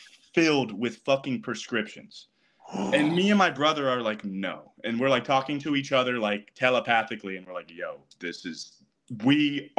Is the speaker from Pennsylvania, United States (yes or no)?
no; Topeka, Kansas, United States; we grew up in Topeka, Kansas. I didn't really know any gay people.